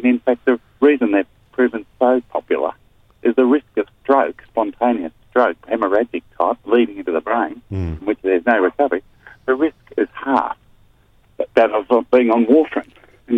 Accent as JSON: {"language": "English", "country": "Australia", "said": "In Australia, as an Australian, one of the great things"}